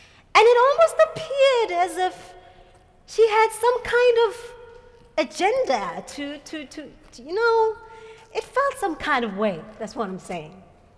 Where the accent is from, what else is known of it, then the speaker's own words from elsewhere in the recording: South Africa; when I was in college in Stellenbosch, South Africa, the wine lands of my home country.